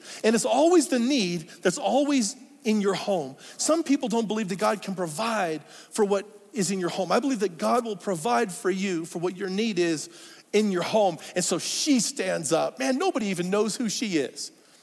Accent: Portland, Oregon, United States; My mom, we grew up in Portland, Oregon, and we were poor, okay? I was poor. I was a poor Filipino kid.

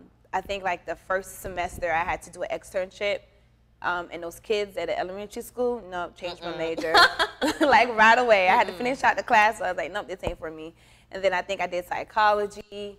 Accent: West Palm Beach, Florida, United States; now in Orlando, United States; I'm from West Palm Beach.

